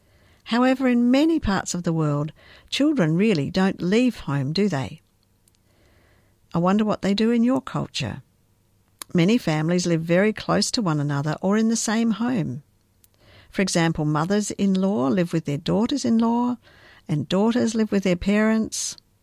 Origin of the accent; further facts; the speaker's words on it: Tasmania, Australia; also born or lived in Papua New Guinea; I grew up in Australia, in fact, in the little state of Tasmania, right down the very south of the mainland of Australia. When I was married, we lived for a few years in Papua New Guinea.